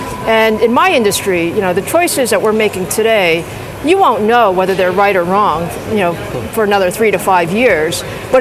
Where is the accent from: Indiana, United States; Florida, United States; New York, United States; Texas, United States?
New York, United States; Queens; I grew up in Queens. I went to Bronx Science in the city. So yeah, New York is still home for me.